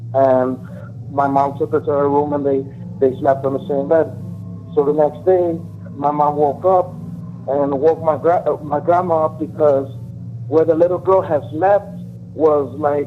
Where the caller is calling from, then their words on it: Chicago, Illinois, United States; I'm coming from Chicago.